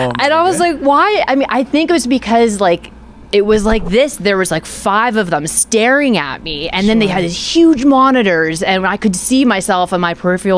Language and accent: English; Pennsylvania, United States; I'm actually from Indiana County.